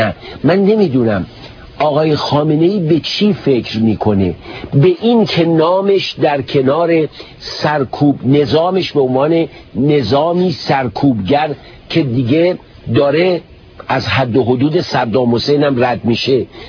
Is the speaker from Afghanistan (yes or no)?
no; Iran; به عنوان یک انسان، به عنوان یک ایرانی فقط میگم آیا باید با فرزندان ایران زمین چنین بکنن؟